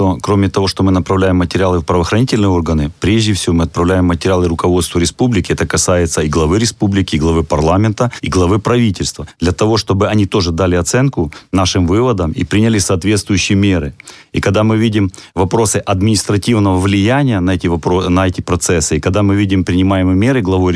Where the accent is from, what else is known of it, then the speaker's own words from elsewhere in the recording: Crimea, Ukraine; Вот мы пожили в украинском Крыму, мы видели уровень коррупции и как с ней борются, и мы уже 8 лет находимся в российском Крыму.